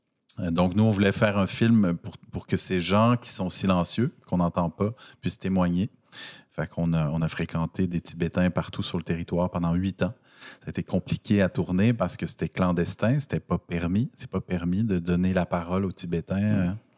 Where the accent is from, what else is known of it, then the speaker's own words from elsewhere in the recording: Quebec City, Quebec, Canada; born there; moi, je suis né à Québec. J'ai encore des racines puis des réflexes dans cette ville-là.